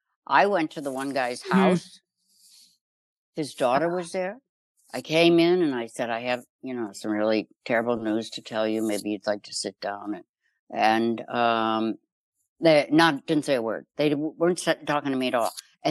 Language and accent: English; Chicago, Illinois, United States; I grew up in Chicago.